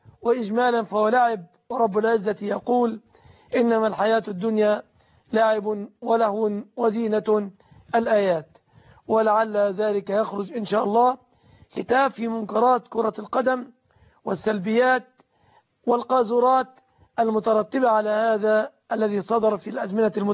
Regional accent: Egypt; ما عندنا في مصر بنك إسلامي

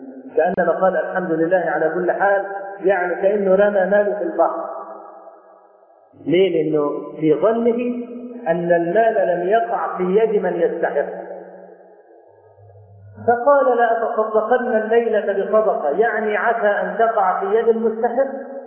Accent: Cairo, Cairo Governorate, Egypt; فهناك عندنا في القاهره

